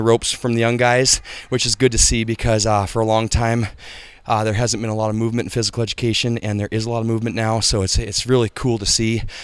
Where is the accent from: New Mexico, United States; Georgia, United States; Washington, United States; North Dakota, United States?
Washington, United States; Spokane; I'm from Spokane, Washington, and I'm a former physical educator, and I work with teachers.